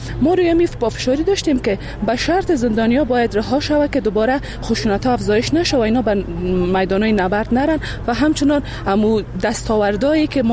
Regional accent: Baghlan, Afghanistan; از بغلان آمدیم.

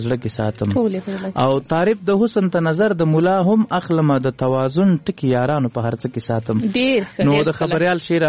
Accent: Laghman, Afghanistan; also born or lived in Kunduz; مونږ اصلا د لوی مشرقي یو، لغمان نه تلی یو کندوز ته. نو هم د کندوز یو هم د لغمان، دلته هم جایداد لرو، هلته هم لرو جایداد

